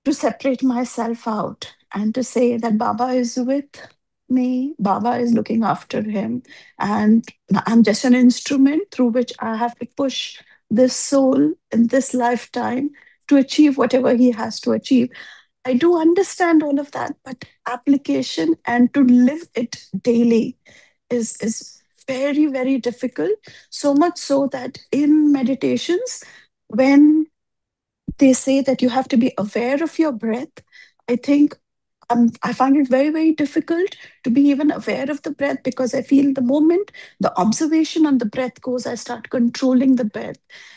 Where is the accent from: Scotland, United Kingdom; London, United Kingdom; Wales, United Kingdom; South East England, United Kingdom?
London, United Kingdom; Hello. I'm from London